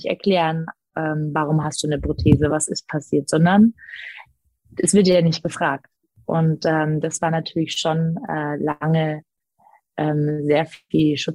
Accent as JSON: {"language": "German", "region": "Bavaria", "country": "Germany", "tie": "born or raised there", "also_born_or_lived": "East Germany", "said": "dann bin ich am Bayerischen Dorf dann später groß geworden. Wir sind ja aus dem Osten raus, kurz nach meinem Unfall und bin dann am Bayerischen Dorf groß geworden."}